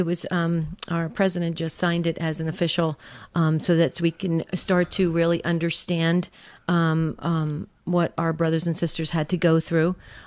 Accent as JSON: {"language": "English", "region": "East Coast", "country": "United States", "tie": "born or raised there", "said": "I grew up in the East, the East Coast, and we didn't."}